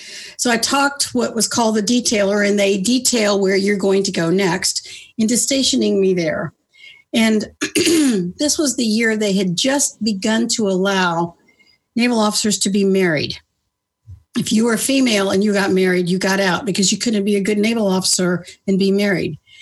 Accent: North Carolina, United States; That was my norm. I grew up in North Carolina. It's a gorgeous state, lovely people.

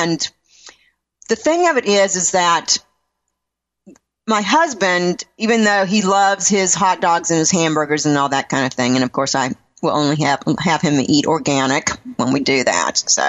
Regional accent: Southeast, United States; because I was raised on the East Coast where you guys are out there, but I was Southeast, North Carolina, Virginia, that kind of thing.

